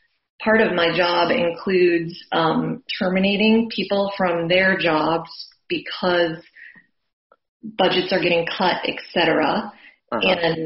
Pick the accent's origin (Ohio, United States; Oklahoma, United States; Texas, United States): Texas, United States; Austin; I'm from Austin, Texas.